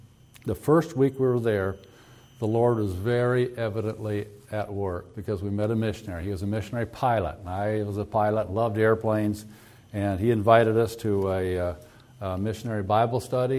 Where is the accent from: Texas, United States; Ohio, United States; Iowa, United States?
Iowa, United States; We grew up there in Iowa.